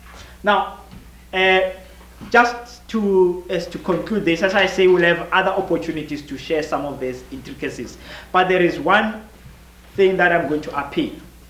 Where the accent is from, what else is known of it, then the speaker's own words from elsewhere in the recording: Johannesburg, Gauteng, South Africa; born there; I was born in Johannesburg. My mother is North Sotho, my father is Tswana.